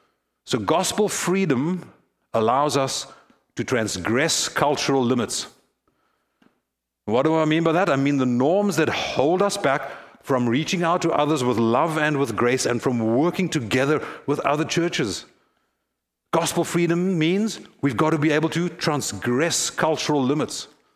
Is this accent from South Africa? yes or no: yes; South Africa; As I mentioned earlier, I come from Africa, and I was thinking about this. I was thinking, what kind of image could I use? Well, my country, South Africa, is the world's richest country in gold deposits.